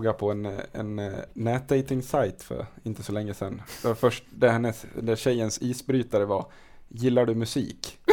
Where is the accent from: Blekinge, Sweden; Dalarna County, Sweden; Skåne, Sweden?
Dalarna County, Sweden; Jag kommer från Dalarna och då ska det fan låta på motorerna.